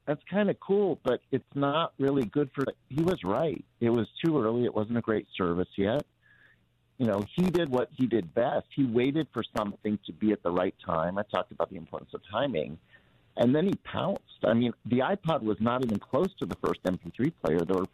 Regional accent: Los Angeles, California, United States; I grew up in Los Angeles.

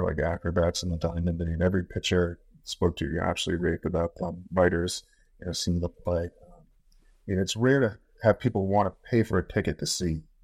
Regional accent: Boston, Massachusetts, United States; Yeah, I mean, so I'm from Boston

